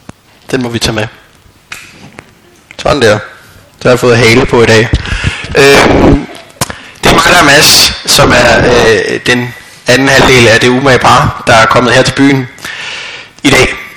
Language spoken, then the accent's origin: Danish; Copenhagen, Capital Region of Denmark, Denmark; also born or lived in Aarhus; jeg er fra København lidt mere, også end Christoffer er født, og faktisk ikke født, jeg er faktisk født i Aarhus, men det er så mange år siden, så det er der nok ikke nogen, der vil have gættet på. Men jeg er nok en af de mest københavnske